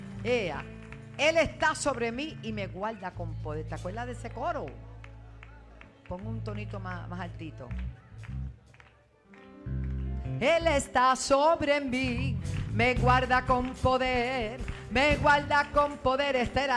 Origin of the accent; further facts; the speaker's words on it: Puerto Rico; bendigo mi tierra, bendigo a Puerto Rico, bendigo este suelo